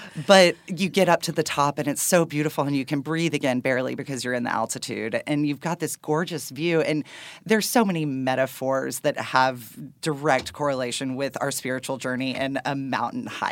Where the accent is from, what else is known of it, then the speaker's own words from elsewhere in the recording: Dallas, Texas, United States; I grew up in East Dallas with parents who are wonderful and lovely, the oldest of two.